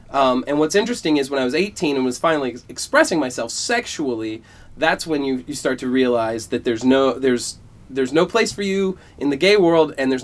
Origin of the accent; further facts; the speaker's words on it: Atlanta, Georgia, United States; I grew up in Atlanta, Georgia, as a Southern Baptist.